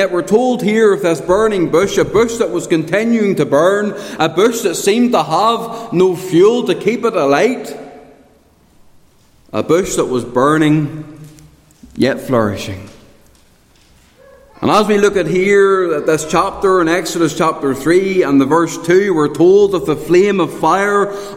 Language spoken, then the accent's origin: English; Portadown, United Kingdom; when I grew up in Port of Ogie, I had an even more wonderful privilege because my house was right next to the bonfire.